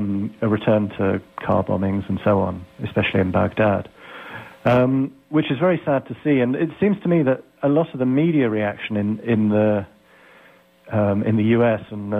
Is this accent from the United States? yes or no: no; United Kingdom; like most people in Britain, I'm British, like most people in Britain